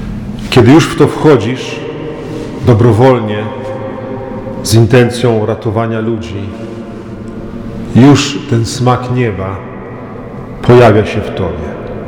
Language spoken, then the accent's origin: Polish; Kozienice, Masovian Voivodeship, Poland; Ja wychowałem się niedaleko tu od Puław w Kozienicach. Też tu mam rodzinę